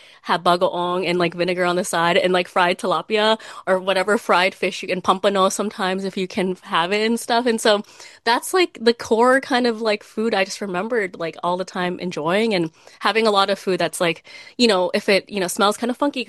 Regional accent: Philippines; I should always be proud of being Filipino and always like, you know, making it kind of top of mind that, yes, of course, first and foremost, I am Filipino above anything else.

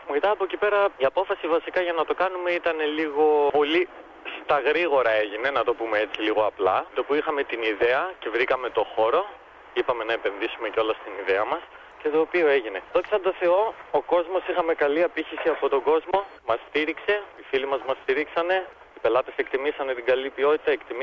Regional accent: Kavala, East Macedonia and Thrace, Greece; moved away as an adult; Εγώ είμαι προσωπικά από την Καβάλα, αλλά δεν είμαι γεννημένος στην Καβάλα

